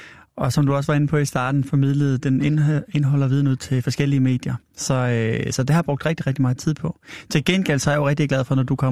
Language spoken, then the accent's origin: Danish; Svendborg, Region of Southern Denmark, Denmark; Jeg er fra Svendborg